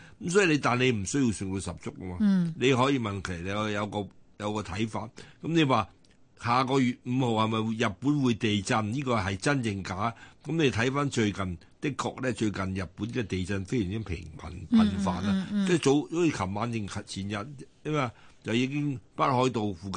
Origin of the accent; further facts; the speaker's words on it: China; 我哋中國人講話就話寧可信其有，不可信其無。